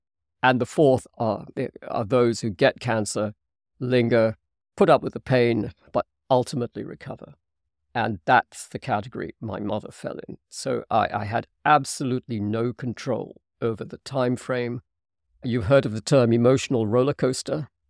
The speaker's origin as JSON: {"language": "English", "country": "Hong Kong", "tie": "born or raised there", "said": "Even though growing up in Hong Kong, I was always a minority."}